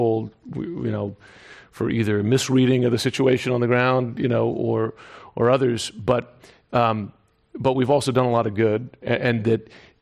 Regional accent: United States; And I live in Washington, and as an American, I am alarmed by and concerned

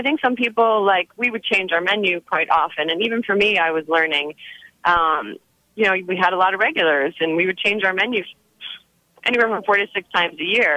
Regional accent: New Jersey, United States; I grew up in New Jersey, and then I didn't want to go to proper college

